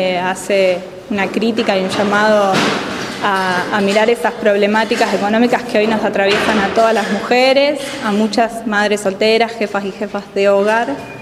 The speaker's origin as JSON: {"language": "Spanish", "town": "Viedma", "region": "Río Negro", "country": "Argentina", "said": "yo soy acá de Viedma"}